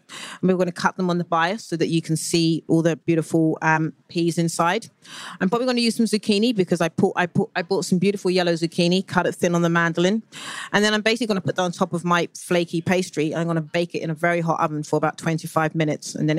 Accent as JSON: {"language": "English", "country": "United Kingdom", "moved": "yes", "said": "I'm watching the rise of Borough Market as a Brit living, watching from the outside in, has been quite remarkable."}